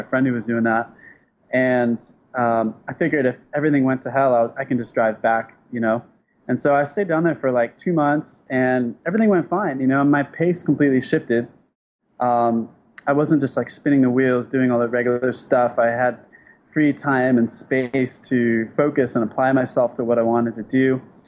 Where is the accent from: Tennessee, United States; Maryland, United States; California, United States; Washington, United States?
California, United States; San Diego; I'm from San Diego, which is pretty close to Mexico.